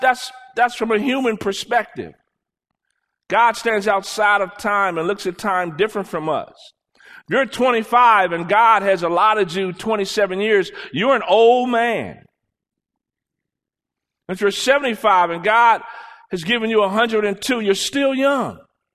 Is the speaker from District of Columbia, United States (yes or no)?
yes; Washington, District of Columbia, United States; what I experienced growing up in Washington, D.C. when it would snow heavily during the winter months.